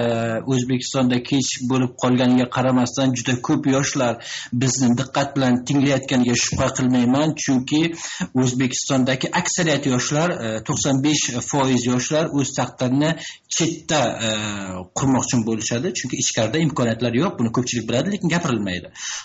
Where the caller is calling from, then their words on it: Paris, Île-de-France, France; men Fransiyadan, Parijdan.